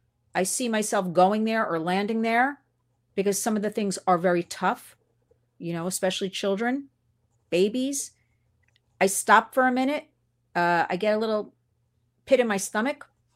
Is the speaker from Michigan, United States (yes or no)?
no; New York, United States; I'm a New Yorker.